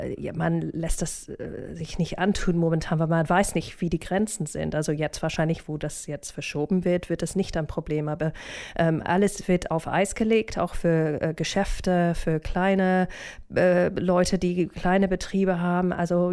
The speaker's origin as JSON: {"language": "German", "country": "United Kingdom", "second_language": "German", "lives_now": "Germany", "said": "jetzt steht in meinem Pass, dass ich Deutsche bin, was für mich auch ein bisschen absurd ist. Also bevor der Referendum war ich ganz glücklich als Britin, Europäerin hier in Deutschland"}